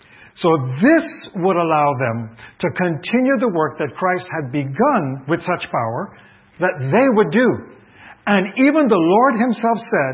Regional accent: Trinidad & Tobago; also born or lived in Barbados / Guyana; I grew up in the Caribbean. I grew up in Trinidad and Tobago, Barbados, and I've learned as a child to adapt to the culture very quickly.

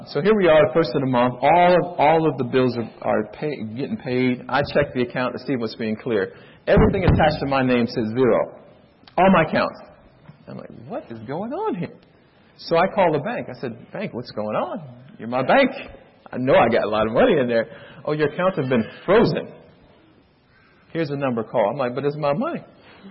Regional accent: Miami, Florida, United States; I'm from Miami, Fort Lauderdale area.

